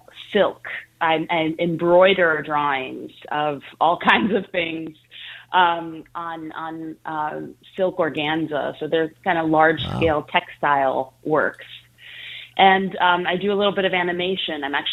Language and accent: English; China; moved away as an adult; now in United States; I was born and raised in China, and I moved to the U.S. in 2011 when I was 26.